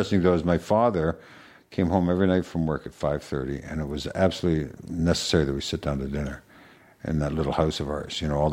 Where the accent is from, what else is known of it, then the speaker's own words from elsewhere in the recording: Canada; I'm Canadian.